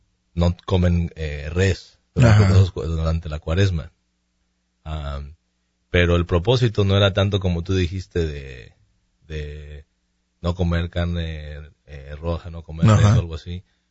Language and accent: Spanish; Mazatlán, Sinaloa, Mexico; Especialmente en las playas, como en Mazatlán, de donde yo soy